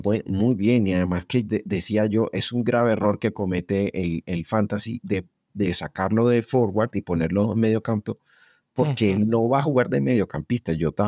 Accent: Colombia; hablo como colombiano

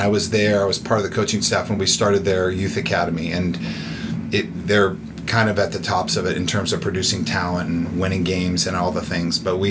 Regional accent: Bristol, Tennessee, United States; You know, I grew up in Bristol, Tennessee, in 1990, and you know, Loyola Marymount was all over the TV.

